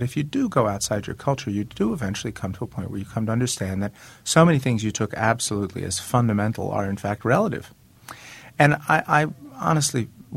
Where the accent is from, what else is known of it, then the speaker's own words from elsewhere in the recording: Tennessee, United States; The truth is, you know, I am from Tennessee. I grew up in the South.